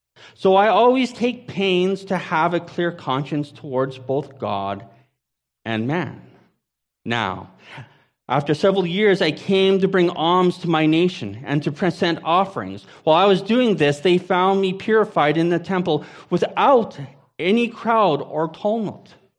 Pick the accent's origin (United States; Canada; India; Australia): Canada; I'm Canadian. I don't get goosebumps.